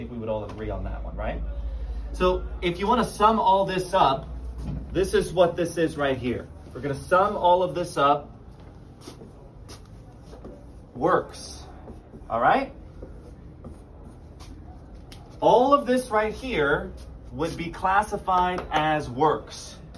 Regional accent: Lebanon; now in Dallas, United States; I'm originally from Lebanon in the Middle East, but I currently live in Dallas, Texas. That's where I'm coming to you from today

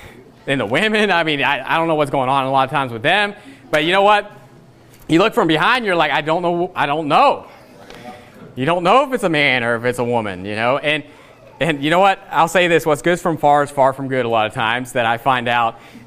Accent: West Virginia, United States; I'm from West Virginia, you know.

